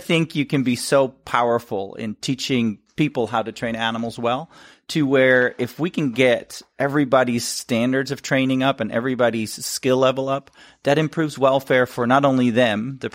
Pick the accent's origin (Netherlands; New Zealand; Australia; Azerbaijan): Netherlands; English is a second language; moved away as an adult; now in United States; shows that I'm from Holland.